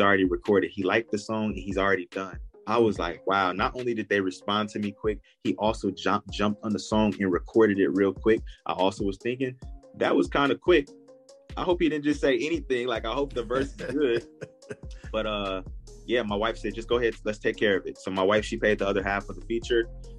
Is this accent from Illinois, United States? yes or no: yes; Illinois, United States; But I'm from Illinois.